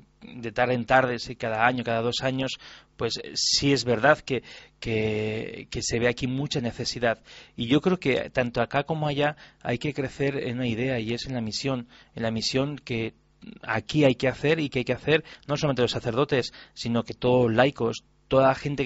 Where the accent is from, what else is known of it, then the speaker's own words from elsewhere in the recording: Barrax, Castilla-La Mancha, Spain; También mi pueblo Barrás pues se vuelca de tantas maneras y siempre es bien generoso cuando vengo.